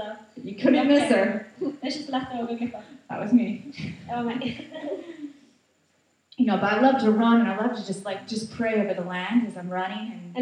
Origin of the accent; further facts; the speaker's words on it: United States; now in Norway; I come from America.